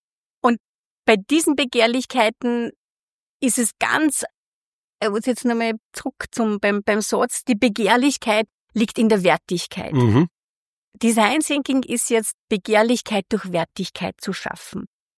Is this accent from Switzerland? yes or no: no; St. Marienkirchen an der Polsenz, Upper Austria, Austria; now in Linz, Austria; meine Wurzeln sind am Land. Ich bin in der Mosthauptstadt geboren, für die, die es nicht wissen, St. Marienkirchen an der Pollsens. Das heißt, ich habe dort meine Sozialisierung erfahren und habe jetzt in Linz meine Wurzeln geschlagen